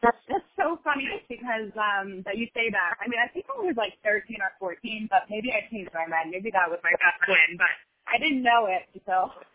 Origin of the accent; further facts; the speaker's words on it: New Jersey, United States; now in New York City, United States; ironically, we were both from the Northeast. So he was from Westchester, New York, and I was from Jersey.